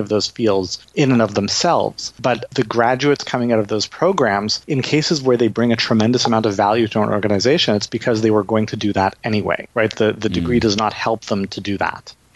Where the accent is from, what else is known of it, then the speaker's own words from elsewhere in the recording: Canada; I'm Canadian, right?